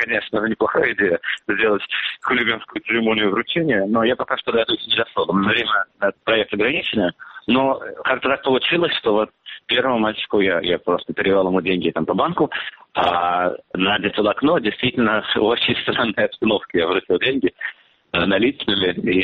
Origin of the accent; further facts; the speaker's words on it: Moscow, Russia; moved away; Я как человек из Москвы, не то что соответствуюсь, но да, все-таки я родился в Москве, я там вырос, и как бы моя бывшая родина